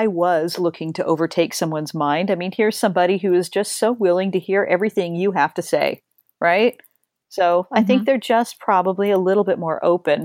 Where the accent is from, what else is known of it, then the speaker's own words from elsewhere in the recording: Colorado, United States; I just grew up with a lot of them. And I think growing up in Colorado, it was more of a familiarity thing